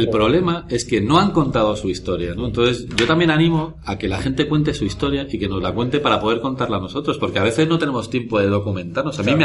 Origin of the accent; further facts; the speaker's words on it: Madrid, Community of Madrid, Spain; Estamos obligados como madrileños a contar nuestra historia